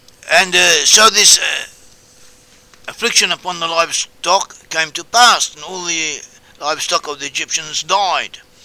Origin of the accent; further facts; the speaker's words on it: Australia; I was brought up in Australia, in the Australian bush.